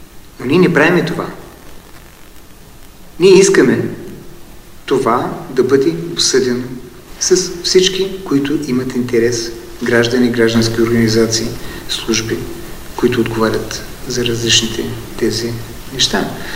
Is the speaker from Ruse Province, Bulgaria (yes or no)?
yes; Ruse, Ruse Province, Bulgaria; Да, аз съм от Русе